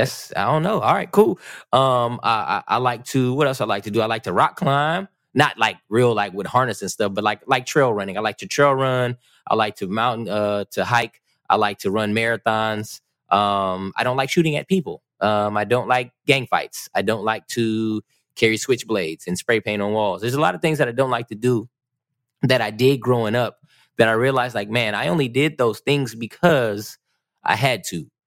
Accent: California, United States; I'm from California. I like skateboarding. I like to surf a little bit.

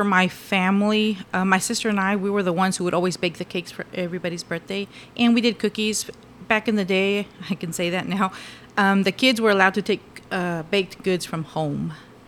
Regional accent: Comfort, Texas, United States; I grew up in Comfort, Texas.

